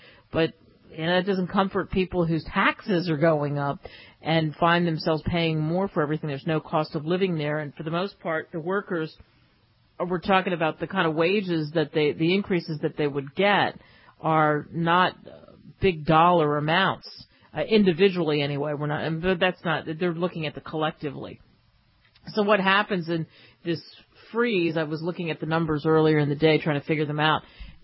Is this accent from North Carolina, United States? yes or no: no; New Jersey, United States; also born or lived in California, United States; I know I grew up in Jersey, so I think I can talk about that. And I've lived in California.